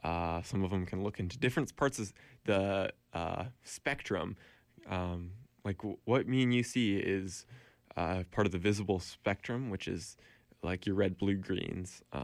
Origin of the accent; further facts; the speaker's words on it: Beaverton, Oregon, United States; And I'm looking at my hometown right now, and I can of Beaverton, Oregon, in the United States, just outside of Portland, 20 minutes